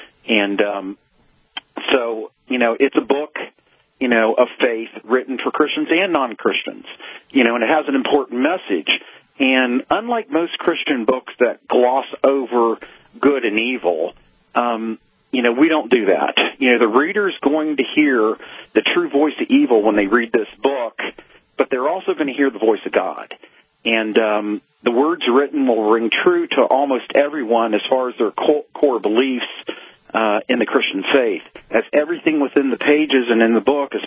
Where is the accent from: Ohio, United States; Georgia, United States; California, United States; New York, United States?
Ohio, United States; I'm from Ohio, so it's a little tough, but...